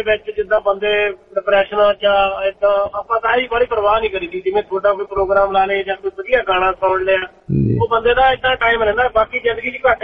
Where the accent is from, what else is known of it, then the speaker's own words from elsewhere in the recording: Kamalpura, Punjab, India; ਮੇਰਾ ਪਿੰਡ ਹੈਗਾ ਕਮਾਲਪੁਰਾ ਜ਼ਿਲ੍ਹਾ ਜਗਰਾਉਂ ਦੇ ਵਿੱਚ